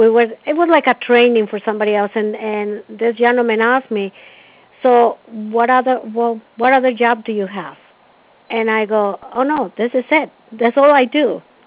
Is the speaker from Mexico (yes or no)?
yes; Mexico; So I said, I'm from Mexico. And one thing came to another one. And then he goes, so how often do you go to Mexico? So I told him, I said, I just came back like 3 weeks ago.